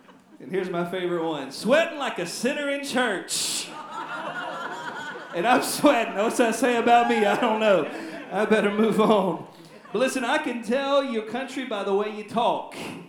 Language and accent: English; the South, United States; I'm glad I grew up in the South because I get to hear all this stuff.